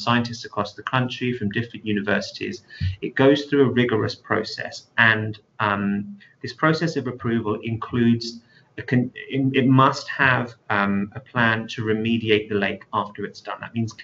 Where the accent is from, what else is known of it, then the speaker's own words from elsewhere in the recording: London, United Kingdom; I'm very much a city person. I'm from London, England, originally.